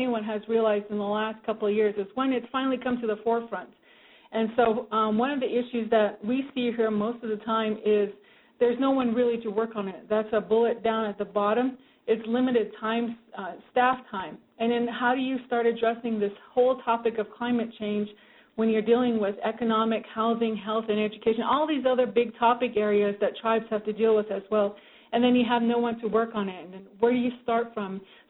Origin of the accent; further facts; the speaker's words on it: United States; I am, for those of you tribal folks, I am Dene from Navajo Nation, so I just want to say thank you for inviting me.